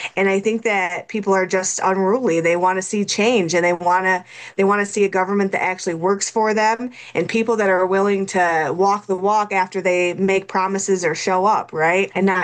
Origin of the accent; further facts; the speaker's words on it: Michigan, United States; Yeah, so I grew up in rural Eaton County. I went to Eaton Rapids most part.